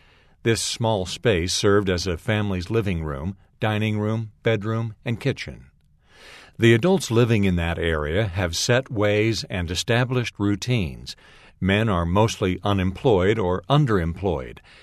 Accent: Philippines; Growing up in the Philippines, I learned that as recently there as the early 1900s

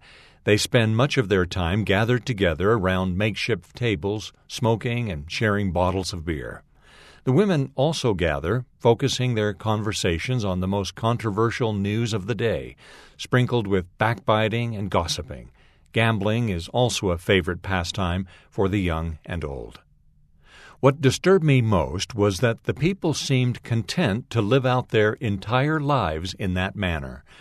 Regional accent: Philippines; Growing up in the Philippines, I learned that as recently there as the early 1900s

